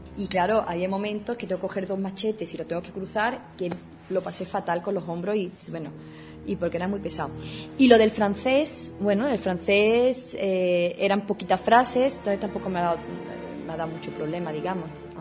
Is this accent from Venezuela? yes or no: no; Seville, Andalusia, Spain; como sevillana, pues no sé, lo del baile se me da bastante bien